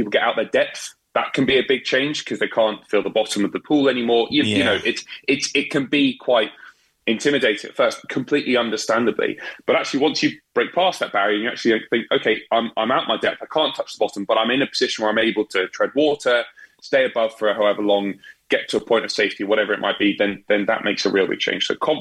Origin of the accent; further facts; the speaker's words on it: Maidenhead, South East England, United Kingdom; I've got a leisure centre here in my hometown in Maidenhead